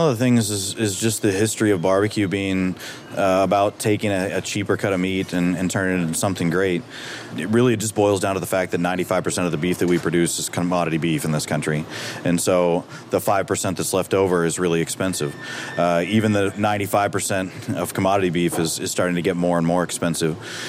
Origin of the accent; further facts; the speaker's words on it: Ohio, United States; I mean, I get lambasted quite a bit because I'm from Ohio.